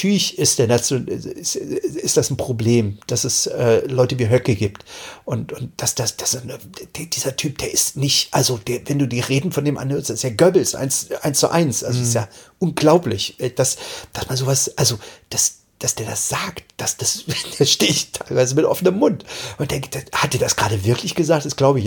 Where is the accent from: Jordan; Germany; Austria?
Germany; East Germany; ich komme eigentlich aus dem Osten